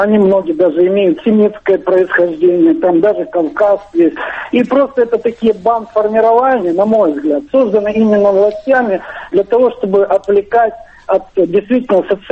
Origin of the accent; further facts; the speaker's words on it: Odesa, Odesa Oblast, Ukraine; Я хочу, как выходец из Одессы, согласиться